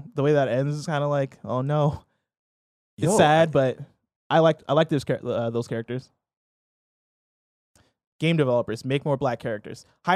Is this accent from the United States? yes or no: no; Nigeria; Shout out to Doomfist in Overwatch, because he's Nigerian and I'm Nigerian.